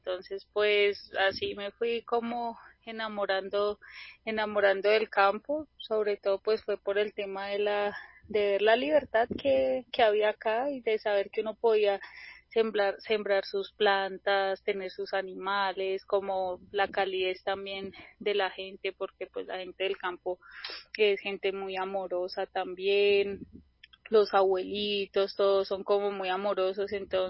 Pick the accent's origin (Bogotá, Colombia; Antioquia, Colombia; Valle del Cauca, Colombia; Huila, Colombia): Bogotá, Colombia; yo soy de Engativá, entonces, pues, un barrio popular